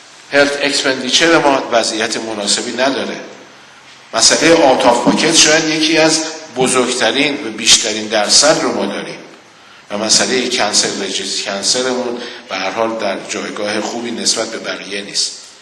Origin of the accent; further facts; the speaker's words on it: Iran; به عنوان یک ایرانی که 18 سال افتخار داشتم در سازمان جهانی بهداشت کار بکنم